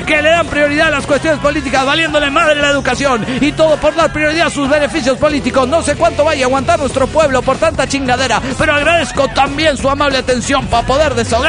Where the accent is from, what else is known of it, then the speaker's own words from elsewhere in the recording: Puebla, Mexico; Soy su amigo de Puebla, México.